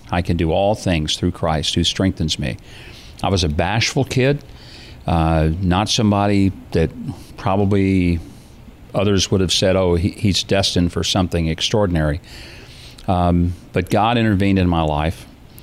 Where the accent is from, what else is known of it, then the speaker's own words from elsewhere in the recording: the South, United States; I grew up in the Jim Crow South where there was racial segregation.